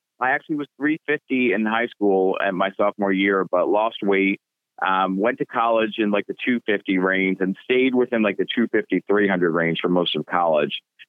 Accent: Rhode Island, United States; So I had an opportunity to move to California. I lived in Rhode Island at the time, my home state, moved to California.

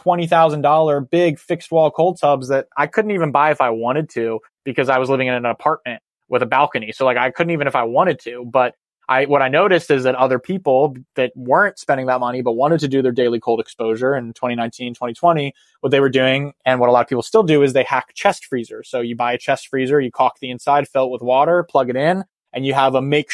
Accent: San Diego, California, United States; I grew up in San Diego, California. I'm a sun creature. I'm a beach bum surfer.

